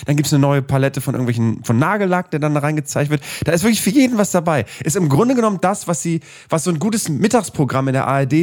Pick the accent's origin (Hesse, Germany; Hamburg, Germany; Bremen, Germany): Bremen, Germany; Das heißt bei uns Schmalzkuchen, die gibt es bei uns in Bremen